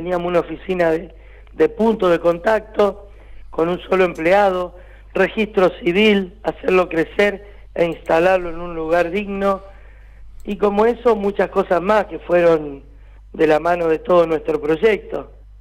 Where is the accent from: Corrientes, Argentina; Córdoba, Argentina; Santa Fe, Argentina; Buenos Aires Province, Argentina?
Santa Fe, Argentina; San Cristóbal; Vivo en San Cristóbal, soy de San Cristóbal